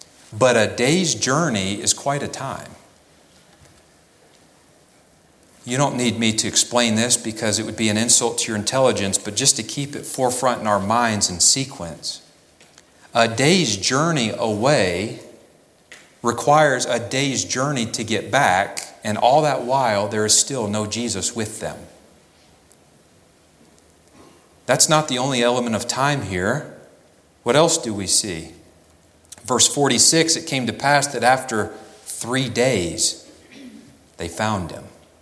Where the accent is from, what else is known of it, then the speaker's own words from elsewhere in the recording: North Carolina, United States; You know, I'm from Cleveland County. Broad River runs through Cleveland County.